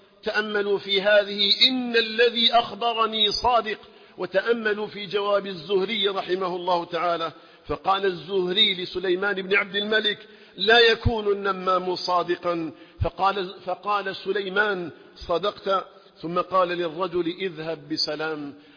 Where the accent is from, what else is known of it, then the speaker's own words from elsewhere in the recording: Algeria; اللهم اجعل بلدنا الجزائر آمنا مطمئنا